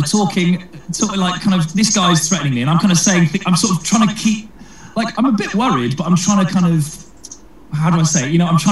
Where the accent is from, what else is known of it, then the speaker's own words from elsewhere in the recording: Didcot, South East England, United Kingdom; Either it's the first time I played my hometown, Didcot in Oxfordshire.